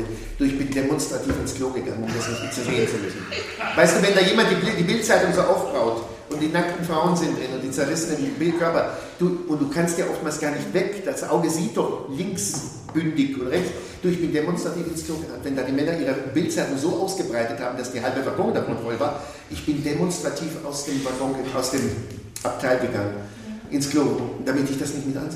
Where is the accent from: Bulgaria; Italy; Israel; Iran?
Israel; Ich bin in Israel aufgewachsen und ich bin in der Tradition des Judentums aufgewachsen.